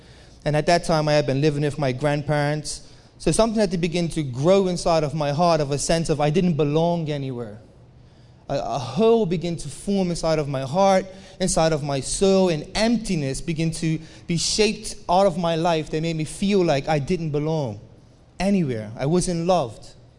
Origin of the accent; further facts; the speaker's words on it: Bermuda; So I grew up in Bermuda with a brother and my mom and my dad.